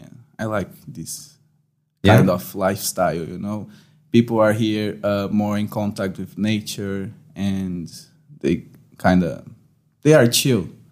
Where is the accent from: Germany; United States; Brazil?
Brazil; South Region; English is a second language; I'm from the very south part.